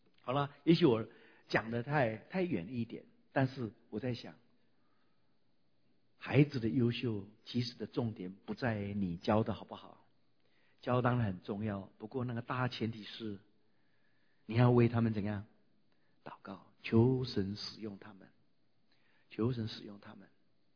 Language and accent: Chinese; Nantou, Nantou County, Taiwan; 那是我国民小学二年级，我住在台湾的南投，发生921地震的地方啊，积极那个南投，我是在南投市。当时我们乡下两条主要的街道弄了一个红绿灯